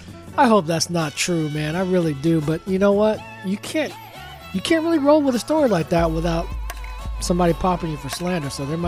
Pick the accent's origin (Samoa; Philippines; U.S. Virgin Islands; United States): Philippines; being Filipino, man, we think we're good at everything.